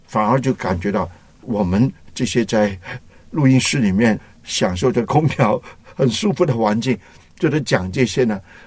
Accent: China; 当然我们是中国人，神爱我们中国人

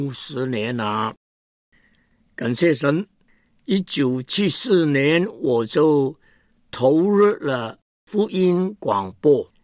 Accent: Hong Kong; Chinese is a second language; 弟兄姐妹啊，我是香港人，哎呀，没有亲戚朋友在内地，也不懂得呢普通话

